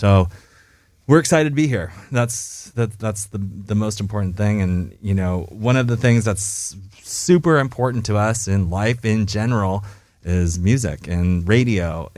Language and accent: English; California, United States; I grew up in Orange County, go OC, and then through a million different moves and our chance meeting in Beijing, China.